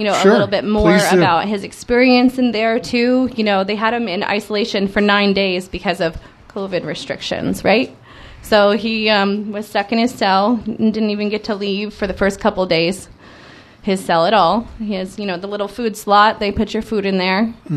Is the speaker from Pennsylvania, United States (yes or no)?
yes; Pittsburgh, Pennsylvania, United States; I'm from Pittsburgh.